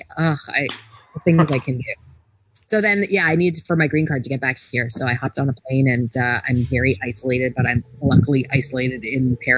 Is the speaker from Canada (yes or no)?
yes; Canada; And I was like, what? This is, and as a Canadian, you know, and we always talk about American medical, right?